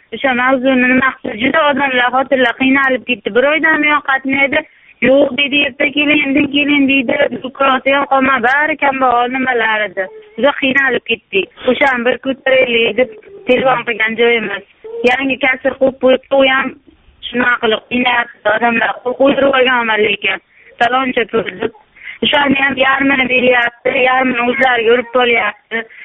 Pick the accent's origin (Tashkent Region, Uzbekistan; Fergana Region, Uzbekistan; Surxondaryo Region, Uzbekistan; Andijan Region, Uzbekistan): Fergana Region, Uzbekistan; Kokand; Qo'qondanman aka. Ha, Qo'qondan.